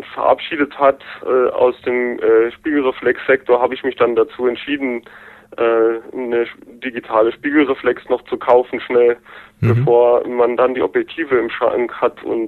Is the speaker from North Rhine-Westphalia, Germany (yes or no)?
no; Saarland, Germany; ich bin aus dem Saarland. Und wie was man vielleicht an der Stimme oder an Slang hört, ich bin 42 Jahre alt